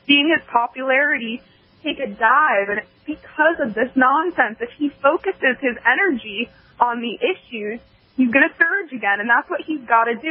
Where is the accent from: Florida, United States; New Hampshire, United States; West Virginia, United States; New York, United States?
New Hampshire, United States; now in Texas, United States; I'm sort of a Texan. I've lived in Texas for the last couple of years, but I'm actually from New Hampshire originally.